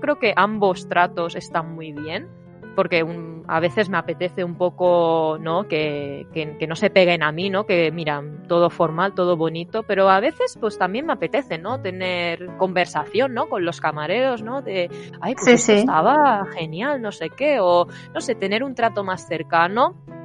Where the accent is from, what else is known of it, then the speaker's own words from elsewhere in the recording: Spain; como española